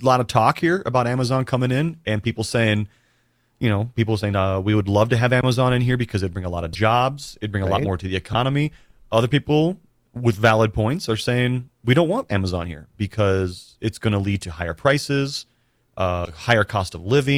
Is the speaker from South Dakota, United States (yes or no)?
yes; South Dakota, United States; also born or lived in San Diego / Arizona; I moved from San Diego, so I was a Chargers fan out there, but I grew up in South Dakota as a Broncos fan.